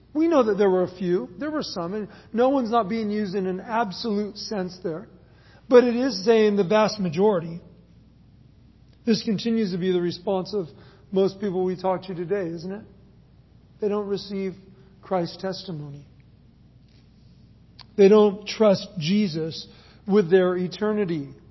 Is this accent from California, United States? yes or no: yes; San Luis Obispo, California, United States; I come from San Luis Obispo. That's where my hometown is. I grew up there. I know the town. I spent most of my upbringing in that town.